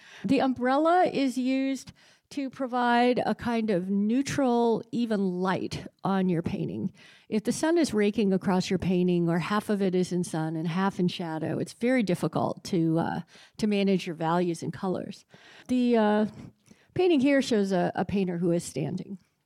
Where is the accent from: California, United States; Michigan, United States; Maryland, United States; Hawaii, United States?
Maryland, United States; Bethesda; Growing up in Bethesda, I was so spoiled by having these wonderful public collections.